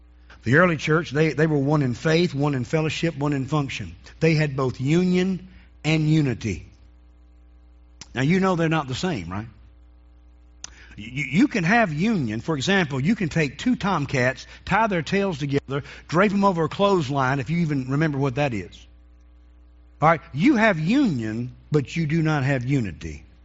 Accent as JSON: {"language": "English", "town": "Eden", "country": "United States", "tie": "born or raised there", "said": "I remember back in my hometown, there were people that used to go walk in the mall when we had the mall back in Eden."}